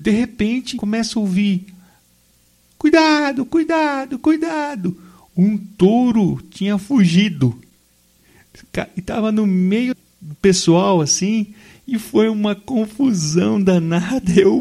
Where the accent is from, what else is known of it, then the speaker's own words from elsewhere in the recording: Pompeia, São Paulo, Brazil; A leitura de mundo que eu tenho da minha infância em Pompeia talvez seja bem diferente da sua.